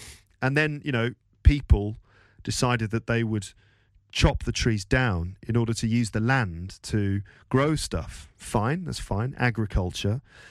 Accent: United Kingdom; I'm still British.

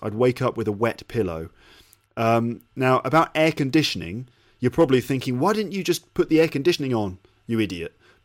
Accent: England, United Kingdom; now in Japan; I'm English. You know, I'm naturally tough

